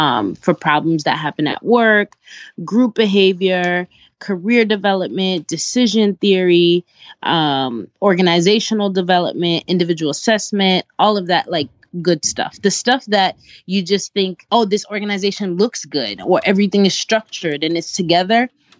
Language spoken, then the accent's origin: English; Brooklyn, New York, United States; I'm from Brooklyn, New York, and I'm an organizational strategist and an event planner.